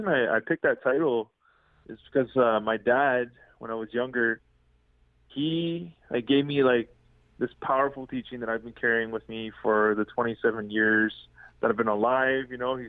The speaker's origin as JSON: {"language": "English", "town": "Matachewan First Nation", "region": "Ontario", "country": "Canada", "said": "I'm Ojibwe from Matachwan First Nation."}